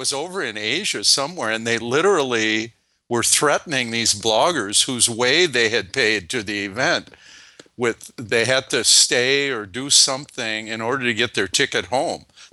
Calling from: Bloomington, United States; I'm calling from Bloomington, not Frankfurt.

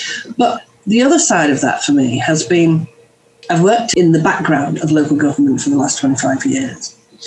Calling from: Priest, West Midlands, United Kingdom; I'm calling you from Shropshire. A little place called Priest, just outside Whitchurch.

